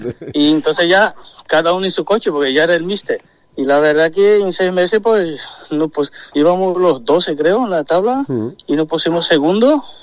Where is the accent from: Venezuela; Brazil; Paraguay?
Brazil; venía de Brasil, de mi tierra, y son 40 grados en la sombra